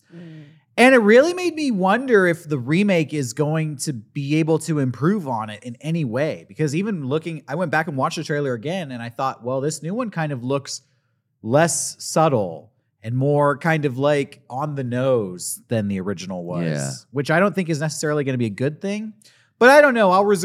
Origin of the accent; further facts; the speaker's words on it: United States; which is funny as an American because you're like, I literally don't even know the fucking difference